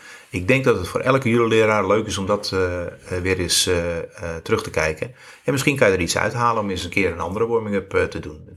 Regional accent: North Holland, Netherlands; Wij komen uit het zuiden van het West-Friese.

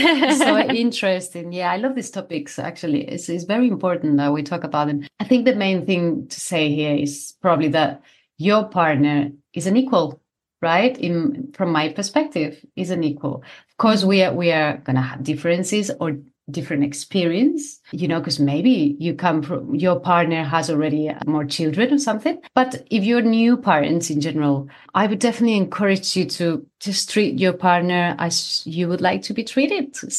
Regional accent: Spain; now in United Kingdom; You know, I'm from Spain, actually, and I live in the UK, but my mom lives here in the UK.

